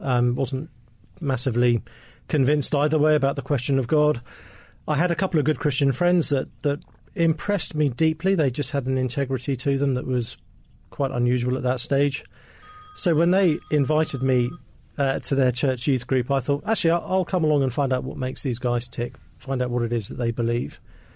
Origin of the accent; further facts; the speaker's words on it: Sevenoaks, South East England, United Kingdom; Kent. So it's in the most Kent. Southeasterly part, a little town called Sevenoaks.